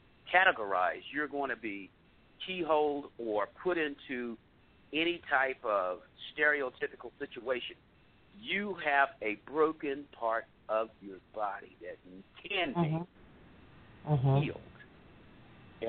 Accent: the South, United States; I grew up in the South, and a Pentecostal holiness.

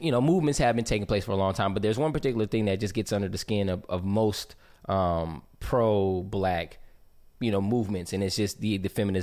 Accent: Mississippi, United States; now in Atlanta, United States; Who knows where I'm from? You know, who knows where my people's from? We're from Mississippi.

